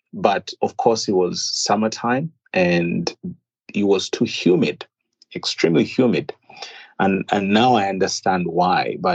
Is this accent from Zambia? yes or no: yes; Zambia; where the place I grew up in Zambia, we had our neighbors